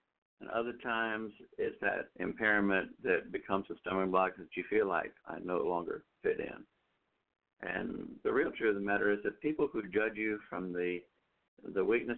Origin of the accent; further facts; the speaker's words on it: Maryland, United States; Oh, well, I grew up on the East Coast, remember, in the colonial, Prince George's County.